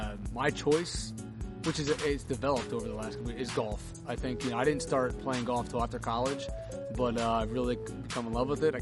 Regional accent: Canton, Ohio, United States; Although I was from Canton, I was a Cowboys fan.

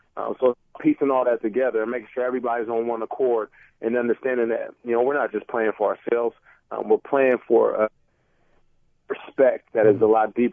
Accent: Seattle, Washington, United States; I'm a big sports nut and I'm from Seattle

